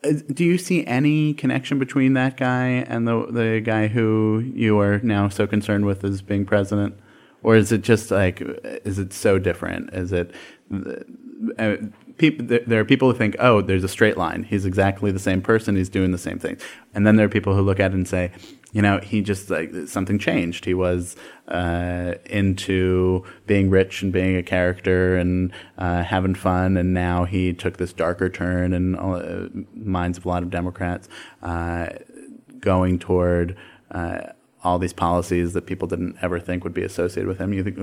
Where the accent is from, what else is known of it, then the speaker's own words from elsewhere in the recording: New York, United States; You're a New York guy. I grew up in New York.